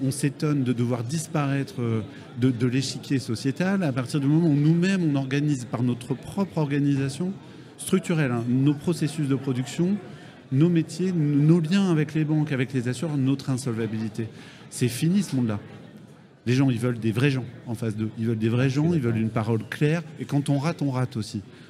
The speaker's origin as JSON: {"language": "French", "country": "France", "said": "Je suis patriote, je suis français, je suis républicain, humaniste et progressiste."}